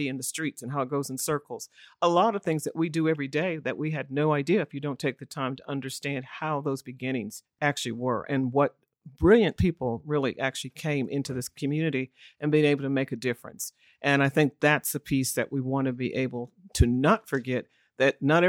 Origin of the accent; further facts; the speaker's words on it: Midwest, United States; I was raised in the Midwest, but I happened to see a textbook not long ago